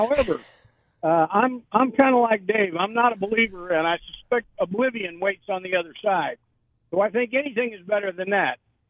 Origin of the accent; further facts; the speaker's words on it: Colorado, United States; I'm from Colorado. I'm a long distance truck driver.